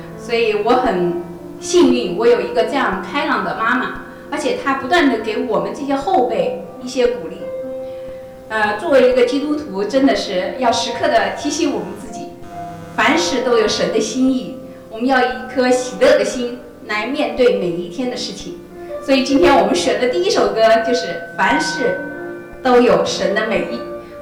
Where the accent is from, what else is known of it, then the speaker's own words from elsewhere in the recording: Wuhan, Hubei, China; 我的家乡武汉也仍然处在封城的状态下，